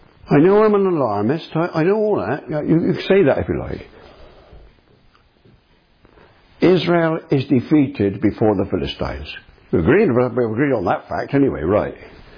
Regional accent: Bristol, South West England, United Kingdom; Where I was born, just outside Bristol, well, I was born in Bristol, but where I lived as a boy, just outside Bristol

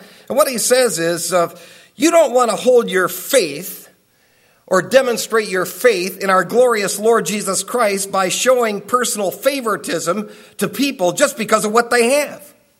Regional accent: Michigan, United States; And of course, I'm walking in the heat. I'm from Michigan.

